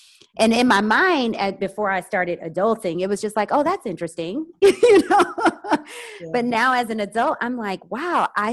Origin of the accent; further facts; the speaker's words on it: United States; When I say I'm American in some places, it's not a good thing.